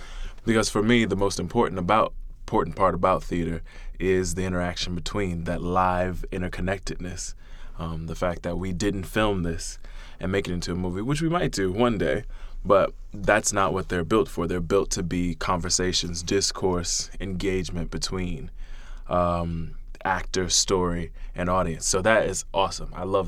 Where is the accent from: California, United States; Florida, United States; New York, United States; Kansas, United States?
Florida, United States; Miami; I mean, Alana Arenas and I grew up together in Miami